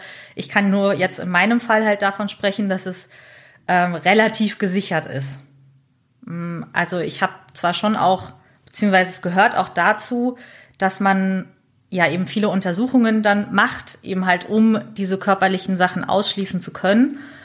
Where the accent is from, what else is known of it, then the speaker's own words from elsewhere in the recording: Hamburg, Germany; Ich bin 31 Jahre alt, komme, wie gesagt, aus Hamburg